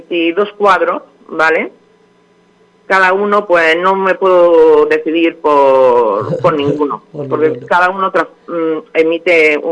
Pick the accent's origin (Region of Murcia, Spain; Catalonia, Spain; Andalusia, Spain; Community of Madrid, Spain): Andalusia, Spain; Vera; Pues soy de Vera.